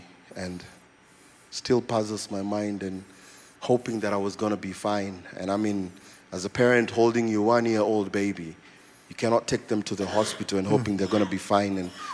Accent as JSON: {"language": "English", "region": "Nairobi", "country": "Kenya", "tie": "born or raised there", "said": "I was born and raised in Nairobi, Kenya, and in a family of three boys."}